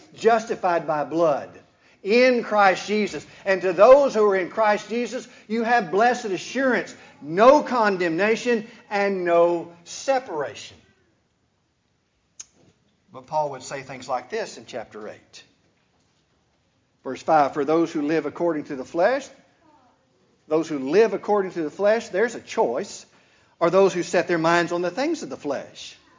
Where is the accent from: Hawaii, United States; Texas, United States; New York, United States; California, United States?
Texas, United States; I grew up in East Texas, so I like to, I reckon this.